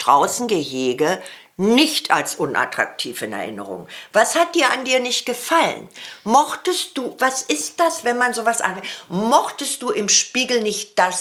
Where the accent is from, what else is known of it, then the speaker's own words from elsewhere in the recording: West Germany, Germany; ich bin aus dem Westen